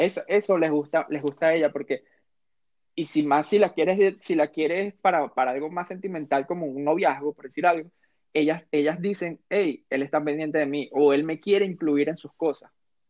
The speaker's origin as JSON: {"language": "Spanish", "country": "Venezuela", "said": "Ese peito de como venezolano de meter labia, nunca supe meter labia"}